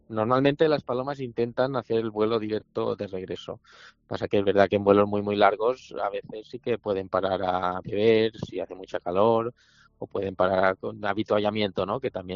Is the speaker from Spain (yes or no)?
yes; Balearic Islands, Spain; yo soy de Mallorca